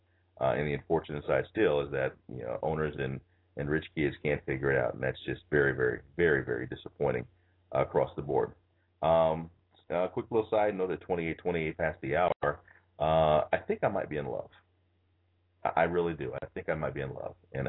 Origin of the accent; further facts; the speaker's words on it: Chicago, Illinois, United States; A fan of my hometown boys in Chicago.